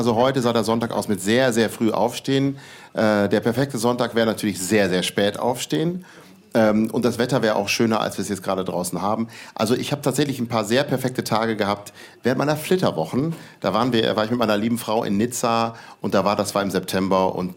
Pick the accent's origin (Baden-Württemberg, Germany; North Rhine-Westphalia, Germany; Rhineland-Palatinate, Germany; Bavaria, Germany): North Rhine-Westphalia, Germany; Ibbenbüren; Ich bin ja noch nicht mal Osnabrücker. Ich komme aus der Nähe von Osnabrück, aus Ibbenbüren, eine Kleinstadt. Und ich bin auch kein Niedersachse, sondern Westfale.